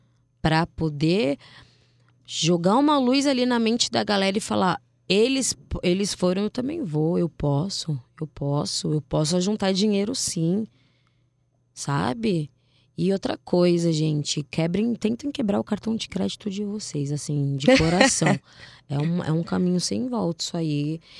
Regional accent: Brazil; E outra, a gente é brasileiro. Negro ainda, então, é olho na cabeça, na nuca.

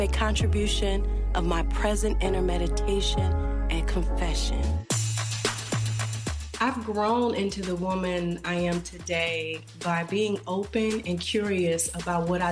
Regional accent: Detroit, Michigan, United States; I grew up in Detroit, and my family life, church-going folk.

